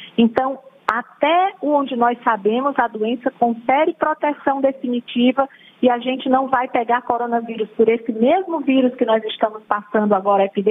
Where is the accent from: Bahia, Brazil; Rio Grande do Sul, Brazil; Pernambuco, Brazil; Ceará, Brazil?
Ceará, Brazil; você é meu conterrâneo, eu também sou do Ceará.